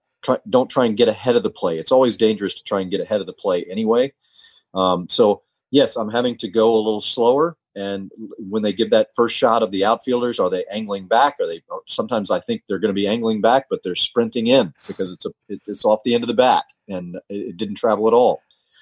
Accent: Atlanta, Georgia, United States; also born or lived in Roswell; I remember I was born in Atlanta, and I remember we lived 10 years real near Piedmont Park. And so I was 10 years old when we moved out to Roswell.

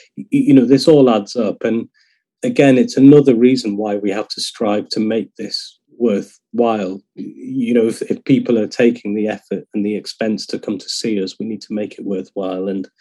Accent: Middlesbrough, North East England, United Kingdom; I'm not from Liverpool. I grew up in the northeast, you know, in another quite impoverished town in Middlesbrough.

